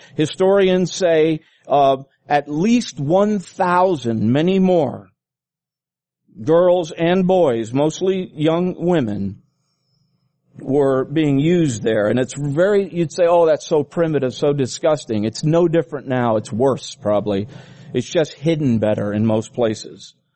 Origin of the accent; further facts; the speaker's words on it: Philippines; where I grew up in the Philippine Islands